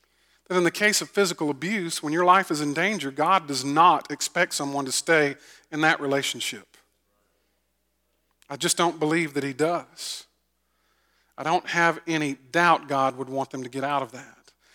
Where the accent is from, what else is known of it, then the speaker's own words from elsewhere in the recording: Augusta, Georgia, United States; I grew up in Augusta, and I sort of grew up on the redneck side of town. In Augusta, in South Augusta. So I have a little bit of hood in me.